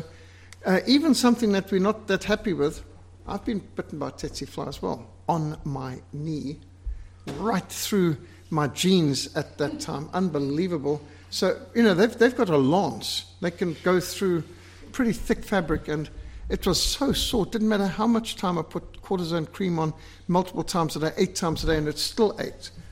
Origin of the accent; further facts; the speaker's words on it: Zimbabwe; growing up in Rhodesia